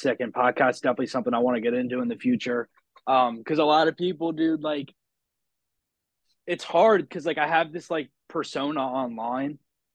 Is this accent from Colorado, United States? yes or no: no; Maryland, United States; I grew up in Maryland, but I was down in Florida for a year